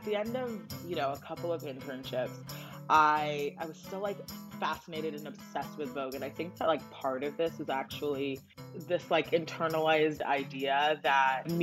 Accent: Los Angeles, California, United States; now in New York, United States; I'm from California, LA girl. I've never in my 11 years of New York gone used to winter, so I'm always trying to bring the summer in somehow.

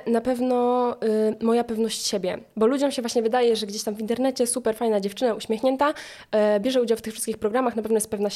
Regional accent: Greater Poland Voivodeship, Poland; u mnie w Wielkopolsce się tak mówi

